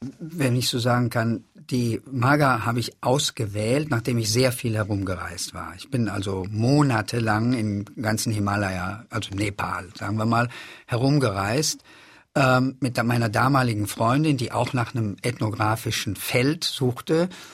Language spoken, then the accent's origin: German; Cologne, North Rhine-Westphalia, Germany; also born or lived in Polish-Czech border; obwohl ich an der polnischen, tschechischen Grenze geboren bin. Es hat eher was zu tun mit der Stadt, wo ich aufgewachsen bin, nämlich Köln.